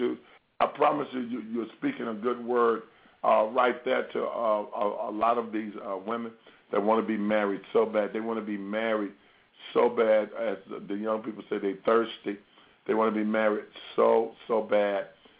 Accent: Chicago, Illinois, United States; all the way from Aurora, Illinois, right outside of my hometown, Chicago, in the Midwest there.

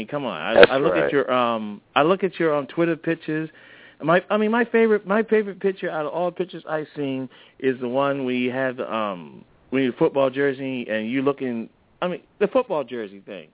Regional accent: Baltimore, Maryland, United States; some of the adult stores in my area, I'm from Baltimore, Maryland.

